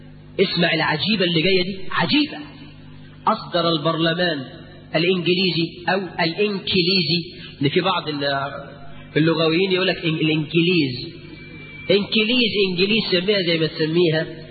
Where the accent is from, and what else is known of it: Egypt